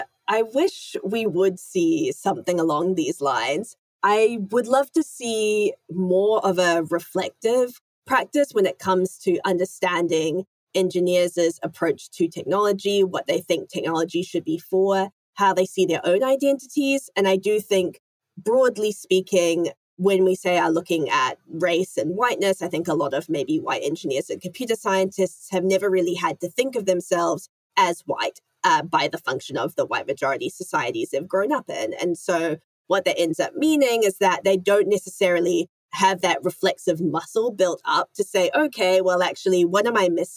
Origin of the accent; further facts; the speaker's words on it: New Zealand; I'm from Aotearoa, New Zealand